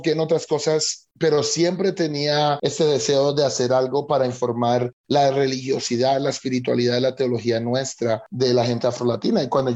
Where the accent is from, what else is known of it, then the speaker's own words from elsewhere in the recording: Colombia; yo nací en Colombia, yo me crié en Colombia